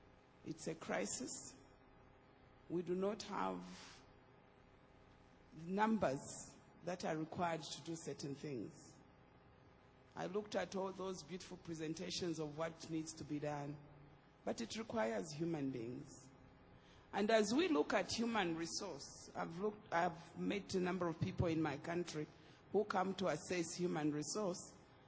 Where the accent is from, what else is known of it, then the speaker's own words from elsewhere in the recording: Zambia; I come from Zambia.